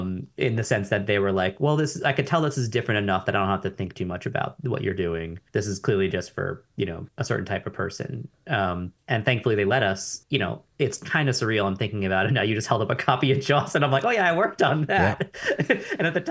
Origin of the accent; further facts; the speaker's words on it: New York, United States; born there; It's not. I was born in New York.